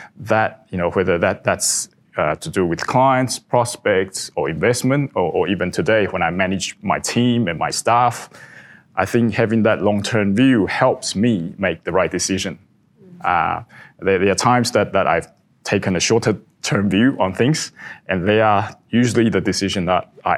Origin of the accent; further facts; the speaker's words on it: Taipei, Taiwan; moved away as an adult; also born or lived in Melbourne, Australia; now in Hong Kong; I started in Melbourne, Australia, right after I graduated. Then I moved back to my hometown in Taipei. Then the last 15 years I've been in Hong Kong.